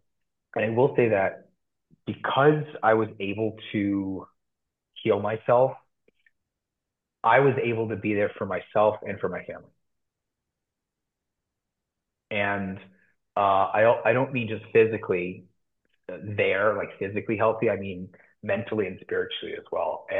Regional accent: New York, United States; I'm from New York. I live in Brooklyn.

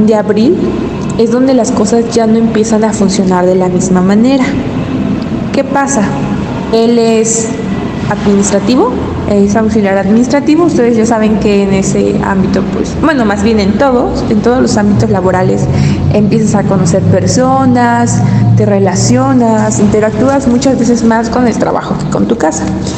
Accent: Oaxaca, Mexico; que soy del estado de Oaxaca.

